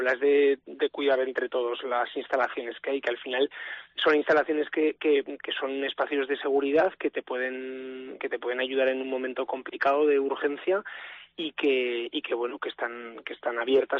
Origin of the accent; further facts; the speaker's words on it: Aragon, Spain; porque somos de aquí de Aragón